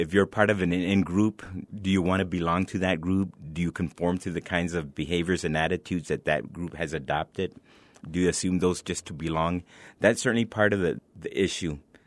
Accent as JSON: {"language": "English", "town": "El Paso", "region": "Texas", "country": "United States", "tie": "born or raised there", "said": "I was born and raised in El Paso. When I graduated from high school, I came to UTEP."}